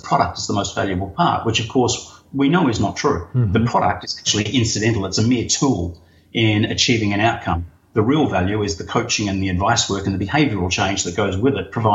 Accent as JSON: {"language": "English", "country": "Australia", "said": "Of course, that comes from being Australian. We are very simple people."}